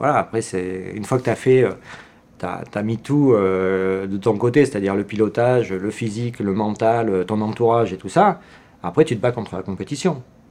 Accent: Manosque, Provence-Alpes-Côte d'Azur, France; also born or lived in United States; il est venu chez moi à Manosque en 84, il a mangé à la maison avec mes parents

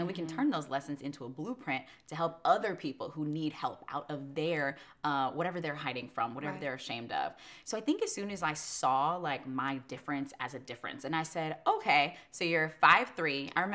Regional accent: Palmdale, California, United States; I'm from Palmdale, California. I'm 5'3", daughter of immigrants, like first generation

